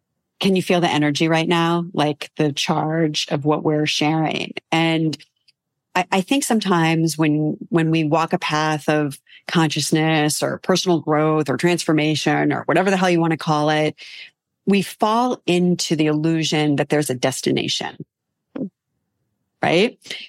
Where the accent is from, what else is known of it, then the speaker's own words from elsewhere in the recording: California, United States; And I came from Southern California, right? Where there was no rain.